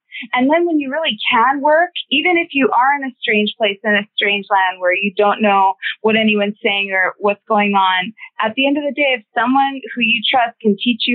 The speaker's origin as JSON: {"language": "English", "region": "Hawaii", "country": "United States", "tie": "born or raised there", "also_born_or_lived": "California", "said": "I was born in Hawaii and then grew up back and forth between California and Hawaii"}